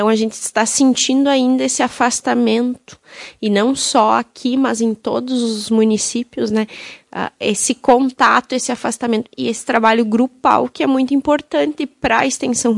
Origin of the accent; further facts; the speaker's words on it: Fontoura Xavier, Rio Grande do Sul, Brazil; Bom, eu, como sou da região aqui de Soledade, sou natural de Fontoura Xavier, onde resido com a minha família.